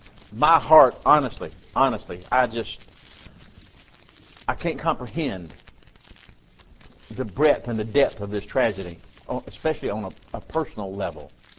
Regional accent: United States; I'm an American.

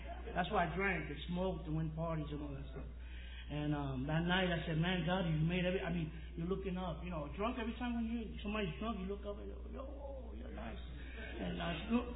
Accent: New York, United States; Knowing me, I'm from New York, you know, you don't know me.

